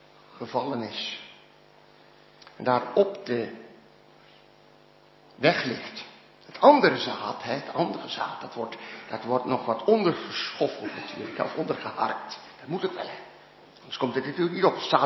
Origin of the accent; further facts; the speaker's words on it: North Brabant, Netherlands; de streek waar ik vandaan kom, het Landreuzen en Altena